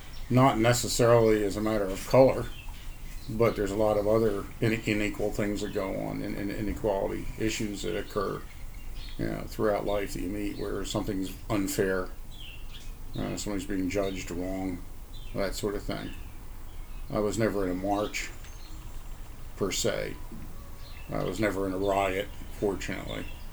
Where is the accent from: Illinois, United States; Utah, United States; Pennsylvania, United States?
Pennsylvania, United States; Philadelphia; also born or lived in Ohio / Alaska; Born in Ohio, raised in Alaska for a while, mostly Philadelphia.